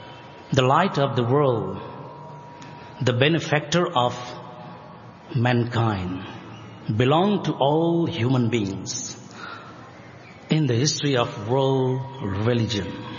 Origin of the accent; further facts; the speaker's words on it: Nepal; we are here from Nepal, where Lord Buddha was born at Lumbini